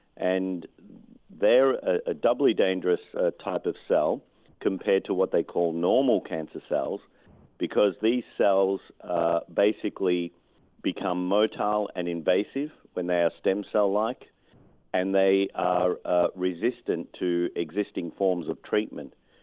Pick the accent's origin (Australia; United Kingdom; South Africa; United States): Australia; Melbourne, Victoria; I'm born and bred in Melbourne, Australia.